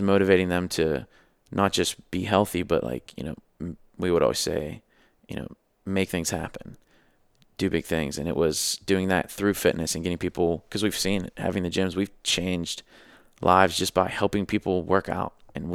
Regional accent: Mount Washington, United States; we grew up in Mount Washington. Coming from that to making the amount of money we were, to leave was a huge decision.

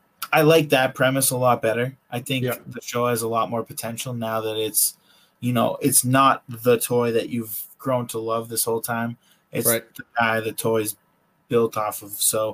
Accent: Natick, Massachusetts, United States; He just filmed a movie, Knives Out, here in Natick, in my hometown.

